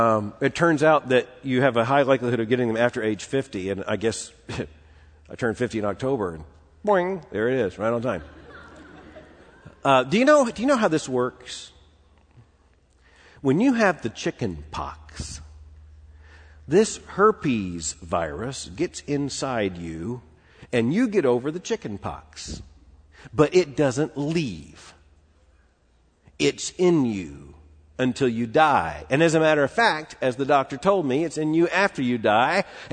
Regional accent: Florida, United States; I grew up in South Florida. I went camping in the Everglades.

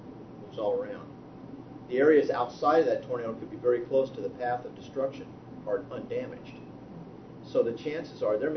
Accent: San Diego, California, United States; also born or lived in Kansas; I'm originally from Kansas. I lived there for a little bit, and then my dad got transferred to San Diego and grew up on the West Coast.

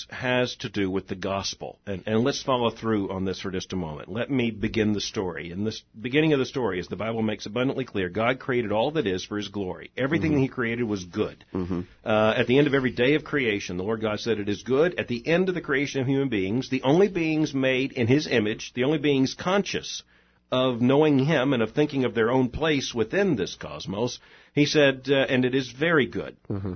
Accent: Florida, United States; Growing up in Florida, I was surrounded by things we knew could hurt us.

